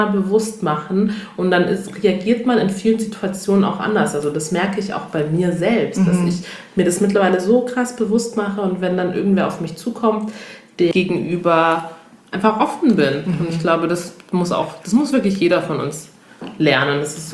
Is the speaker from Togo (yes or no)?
yes; Togo; also ich komme ja ursprünglich aus Togo, hatte ich ja letztes Mal erwähnt in unserer ersten Folge.